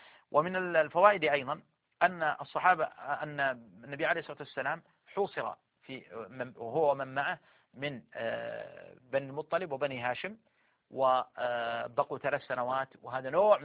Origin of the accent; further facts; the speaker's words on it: Saudi Arabia; وعدد من القبائل التي عندنا في السعودية هنا